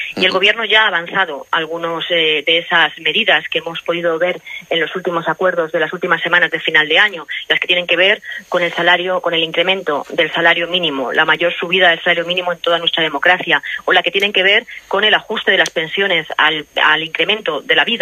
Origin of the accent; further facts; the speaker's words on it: Spain; a todos los castellano-manchegos y castellano-manchegas, en tanto que somos españoles y españolas, ¿no?